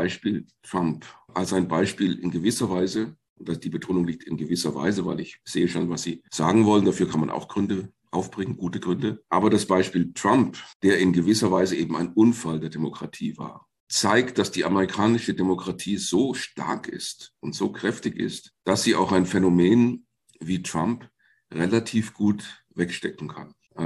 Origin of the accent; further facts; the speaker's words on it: Fulda, Hesse, Germany; zum einen bin ich gebürtiger Fulda und damit im sogenannten Fulda Gap aufgewachsen in meiner Heimatstadt. Damals gab es ungefähr 50.000 Deutsche und rundherum waren etwa 25.000 Amerikaner stationiert